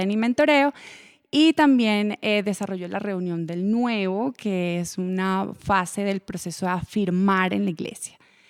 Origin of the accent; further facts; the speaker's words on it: Venezuela; accent: Venezuelan paisa; now in Colombia; soy de Venezuela y me van a sentir el acento venezolano paisa.